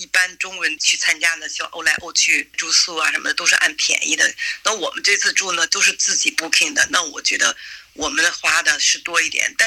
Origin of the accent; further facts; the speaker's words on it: Sydney, New South Wales, Australia; 我说我们是澳大利亚的，是在悉尼过来的。